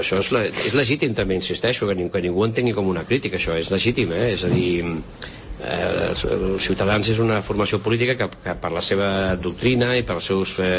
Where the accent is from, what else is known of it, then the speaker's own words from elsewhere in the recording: Catalonia, Spain; perquè som catalans i espanyols, i ho volem continuar sent